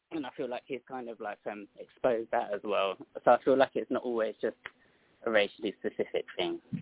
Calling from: London, United Kingdom; I'm calling you from London.

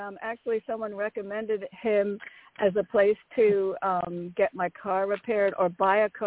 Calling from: Connecticut, United States; from Connecticut.

